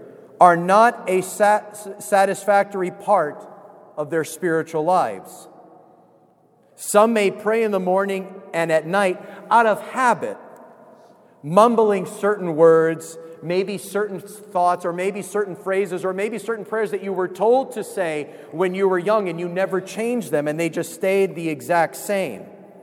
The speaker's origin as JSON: {"language": "English", "region": "California", "country": "United States", "tie": "born or raised there", "said": "Growing up in California, you drive 100 miles, you're going to get milk and to fill up your car on the way back home. It's just how we were out there."}